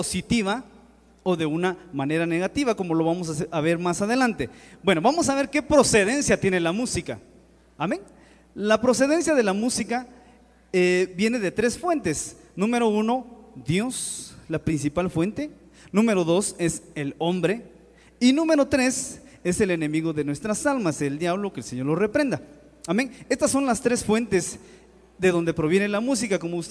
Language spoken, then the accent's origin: Spanish; Guatemala; Y nosotros los guatemaltecos también tenemos un cantadito.